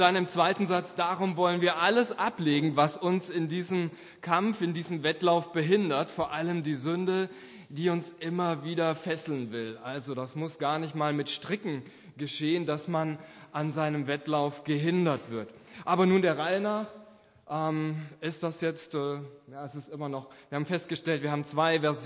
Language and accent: German; Niederweisel, Hesse, Germany; born there; lebt noch in meinem Geburtsort Niederweisel